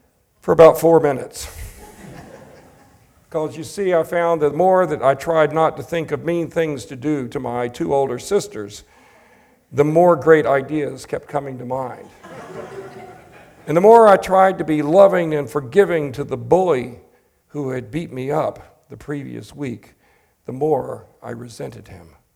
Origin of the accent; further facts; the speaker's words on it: the South, United States; When I got to be about 10 years old, I was wrestling, especially growing up in the Southern Bible Belt